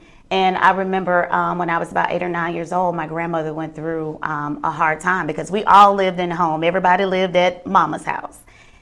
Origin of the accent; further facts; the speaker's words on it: Atlanta, Georgia, United States; But I'm an original native from Atlanta, from SWAT. Southwest Atlanta, Georgia.